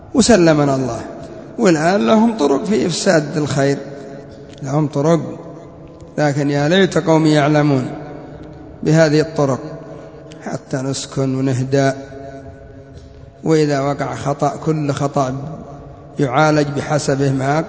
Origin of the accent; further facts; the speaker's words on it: Yemen; نحن عندنا في اليمن شيخنا يحيى بن علي الحجوري يعتبر شيخنا جميعا